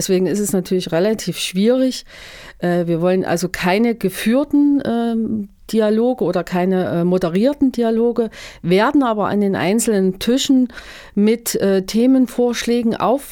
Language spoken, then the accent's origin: German; Erfurt, Thuringia, Germany; Ja, weil Erfurt meine Heimat und Geburtsstadt ist und wir Erfurter sind ganz liebes Völkchen